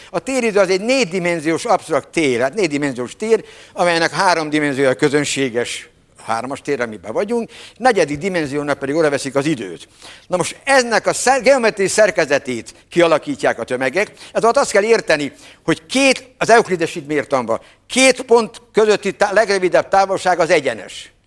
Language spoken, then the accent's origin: Hungarian; Hungary; meg kell mondani, ha már magyarok vagyunk